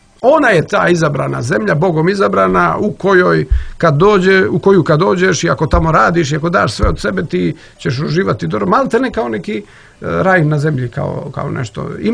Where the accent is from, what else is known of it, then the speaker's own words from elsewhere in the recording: Montenegro; ja dolazim iz Crne Gore, pa i ovdje je liturgijski život